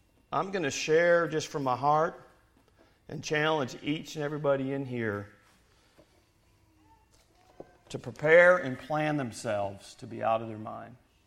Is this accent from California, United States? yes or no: no; New York, United States; Growing up in Western New York, yes, the Yankee in the room is up here near Niagara Falls.